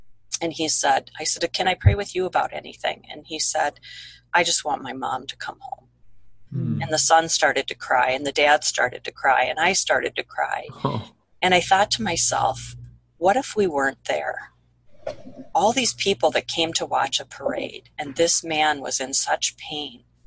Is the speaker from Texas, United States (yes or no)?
no; Owatonna, Minnesota, United States; I'm from Owatonna, Minnesota. We don't do this here.